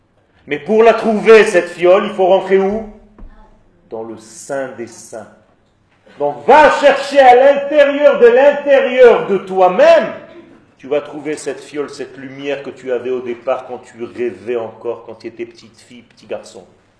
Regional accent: Israel; Quand j'étais petit en Israël, on gagnait des guerres avec des bonbonnes de gaz, de soda.

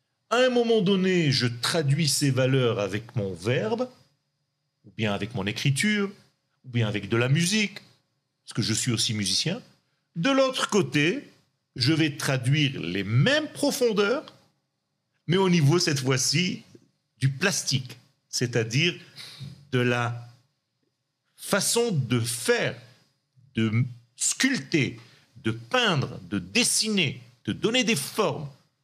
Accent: Israel; Donc je me suis dit, mais moi je suis israélien.

